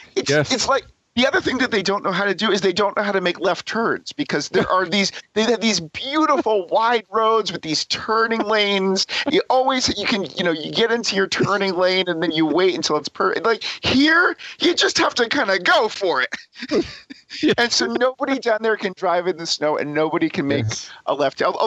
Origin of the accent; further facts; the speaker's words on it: Northeast, United States; It was kind of surreal to me because I grew up here in the Northeast.